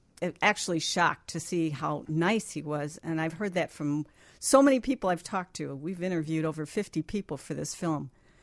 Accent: Villa Park, United States; I grew up in Villa Park.

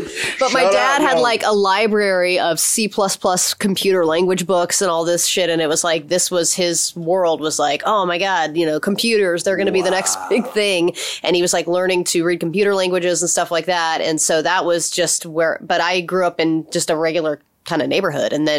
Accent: San Jose, California, United States; I mean, but when I was growing up, I grew up in San Jose. It was considered the suburbs of San Francisco, or it was just like residential, normal suburbia.

